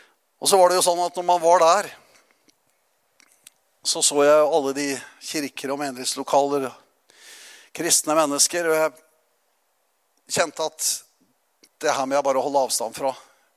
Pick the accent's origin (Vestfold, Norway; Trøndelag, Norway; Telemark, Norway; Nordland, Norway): Telemark, Norway; Notodden; Jeg vokste jo opp i Metodistkirken på Notodden.